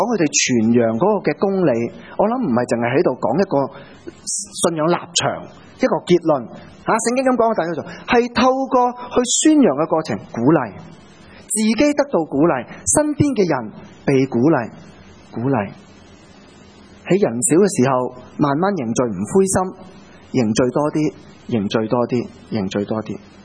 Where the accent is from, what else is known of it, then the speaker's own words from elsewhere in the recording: China; 佢講到啲我哋中國人都會有嘅